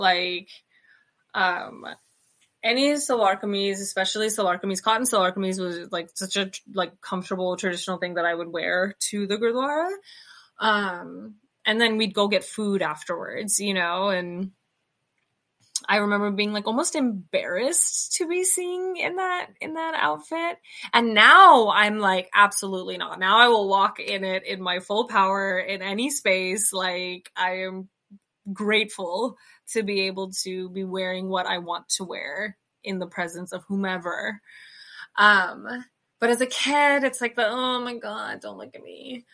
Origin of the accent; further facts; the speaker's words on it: Punjab, India; feeling like being Indian, being Punjabi meant being in service of men.